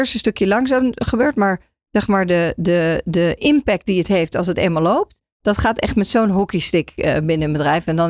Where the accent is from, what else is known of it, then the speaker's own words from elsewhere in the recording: Netherlands; Ik las laatst trouwens dat wij als Nederlanders eigenlijk helemaal niet degene zijn die voorop lopen in het gebruik van LLM's en prompten.